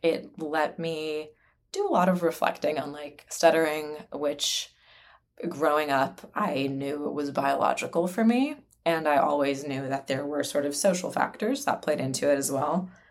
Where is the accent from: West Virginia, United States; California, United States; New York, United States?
California, United States; San Francisco; I was born in San Francisco, raised in San Francisco, but my parents are from the former Yugoslavia, so they raised me speaking Serbo-Croatian